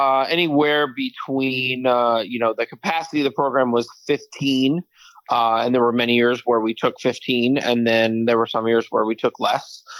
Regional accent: Auburndale, Wisconsin, United States; Well, originally I'm from Auburndale.

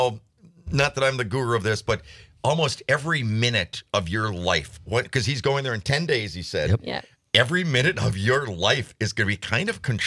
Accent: Michigan, United States; I'm from Michigan originally

